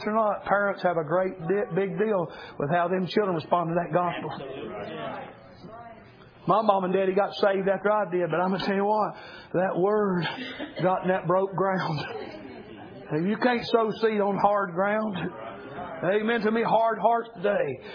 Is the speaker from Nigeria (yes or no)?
no; United States; I'm glad I'm an American.